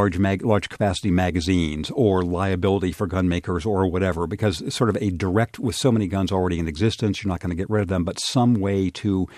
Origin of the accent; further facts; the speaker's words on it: Redlands, California, United States; The city where I grew up is Redlands in Southern California, San Bernardino County.